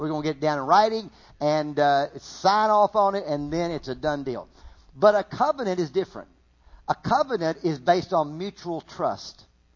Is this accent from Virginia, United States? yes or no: yes; Virginia, United States; Now, I grew up in Virginia. I was a little bit naive on some areas of life, because we were a little country